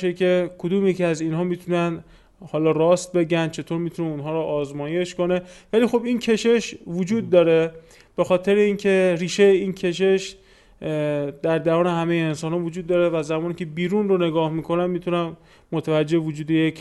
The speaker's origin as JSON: {"language": "Persian", "country": "Iran", "tie": "born or raised there", "said": "من در یک خانواده نرمال بزرگ شدم، در همون جامعه ایران با همون دین غالب"}